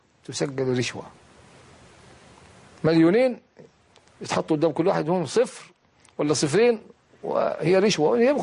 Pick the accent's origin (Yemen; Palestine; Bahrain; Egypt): Egypt; El Mahalla El Kubra, Gharbia; في مدينتي البسيطة المتواضعة المحلة الكبرى